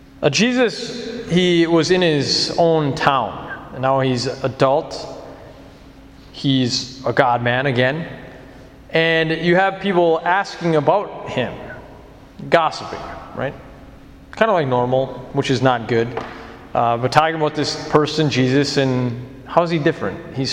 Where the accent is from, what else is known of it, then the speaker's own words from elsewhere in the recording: McGregor, Minnesota, United States; So I was brought up in McGregor. And the big picture of the world, yeah, we're in the, you know, my town looks similar to this place. Lakes, grass, trees, 6 months of the year of winter.